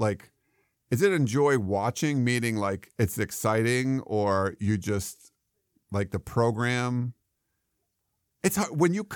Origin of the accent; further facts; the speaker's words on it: East Coast, United States; we're both from the East Coast, and we came out to the West Coast.